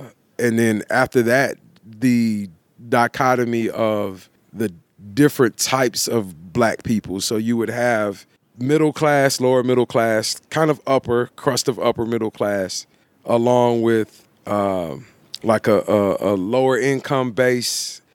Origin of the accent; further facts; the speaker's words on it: Atlanta, Georgia, United States; it was unique growing up in the West End, and it had its own, and to a certain extent, still does have its own brand. Atlanta being classified as a slight black city, so it had like a ton of black neighborhoods.